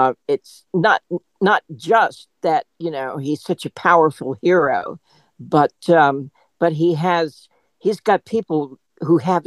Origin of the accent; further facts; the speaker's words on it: United States; they asked me, as an American